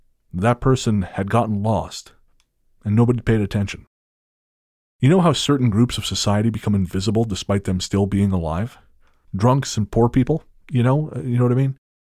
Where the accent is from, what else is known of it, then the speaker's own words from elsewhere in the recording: Latvia; English is a second language; My hometown in Latvia is bisected by a river